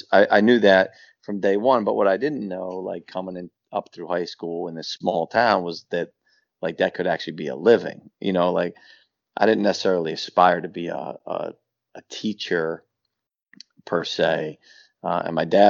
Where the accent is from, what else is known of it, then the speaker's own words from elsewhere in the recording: Massachusetts, United States; I was from Massachusetts, you know, like, I didn't grow up in Philly.